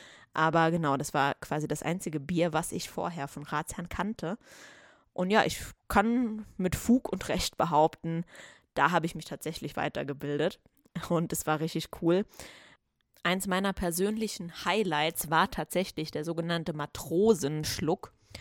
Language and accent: German; Saarbrücken, Saarland, Germany; wir kommen ja aus Saarbrücken oder aus dem Saarland